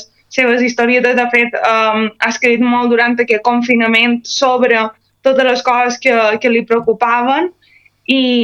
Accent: Balearic Islands, Spain; per el que som mallorquins hi trobarem moltes semblances en la manera com està escrit

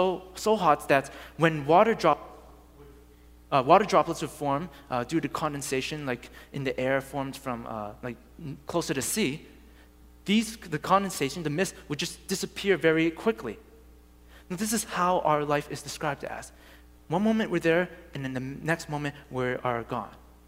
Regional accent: Boston, Massachusetts, United States; there was someone who I knew in my youth group growing up in Boston and in the church that I grew up

